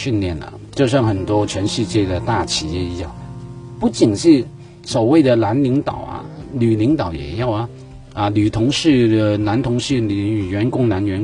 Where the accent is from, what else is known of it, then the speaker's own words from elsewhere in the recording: Hong Kong; 我来说我是60年代出生的哈，在我成长过程中，我不敢说那是一个普遍， 至少在我的环境，那个当时的香港，特别我的草根区的哈，